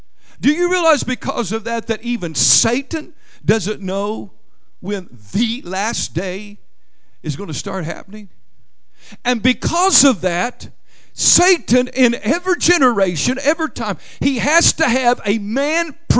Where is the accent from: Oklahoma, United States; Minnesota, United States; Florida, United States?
Oklahoma, United States; And I don't know if you've paid much attention to it, but in Oklahoma, my home state, there has been a controversy of late.